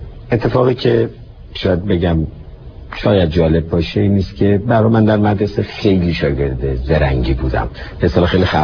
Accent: Tehran, Tehran Province, Iran; born there; من بالای چهارراه دروازه دولاب، خیابون شهباز که هفته شهریور امروز اسمش هست، به خیابون ساسان به دنیا آمدم. بچه ششم یک خانواده 7 بچه‌ای بودم.

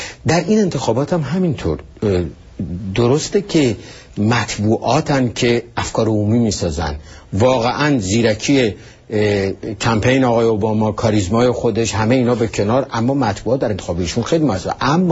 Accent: Iran; moved away as an adult

